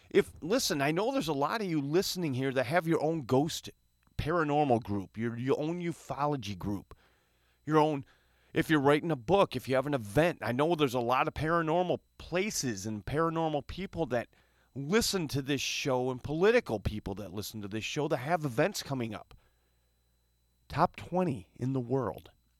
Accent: Flint, Michigan, United States; We are from Flint, Bishop Airport, Detroit Metro.

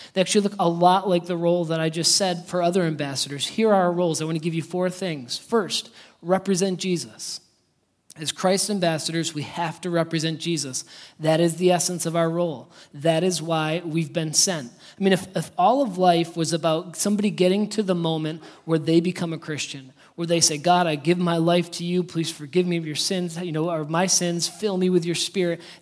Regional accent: United States; I'm representing all of you as an American.

